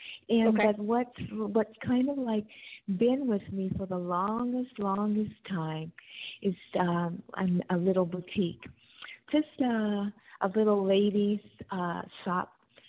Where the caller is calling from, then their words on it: California, United States; Hi, this is … I'm calling from California.